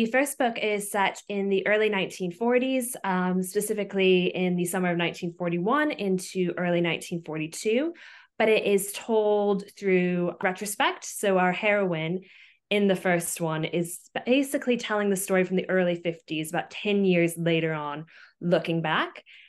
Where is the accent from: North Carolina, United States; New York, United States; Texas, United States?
New York, United States; moved away as an adult; now in United Kingdom; Yes, I'm originally from America. I'm from upstate New York, and I've now lived in the UK, in Oxford and London, for 11 years.